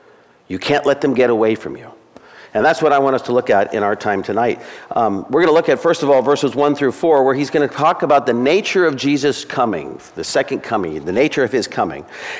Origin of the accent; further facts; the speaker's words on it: Arizona, United States; When I was growing up, I grew up in Arizona, and it gets pretty hot in Arizona.